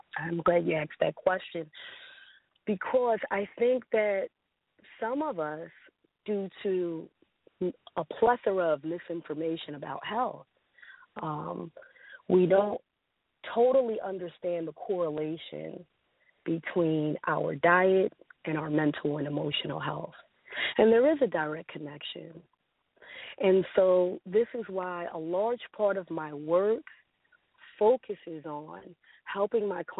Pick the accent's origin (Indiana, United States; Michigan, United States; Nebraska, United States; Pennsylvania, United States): Pennsylvania, United States; Philadelphia; born there; now in Brooklyn, United States; Actually, I was born in Philadelphia. I currently reside in Brooklyn, New York. I've been here for a number of years, but I am originally a Philadelphia native.